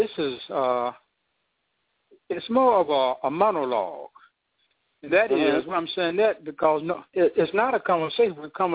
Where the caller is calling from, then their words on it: Mount Vernon, New York, United States; I'm calling from Mount Vernon, New York.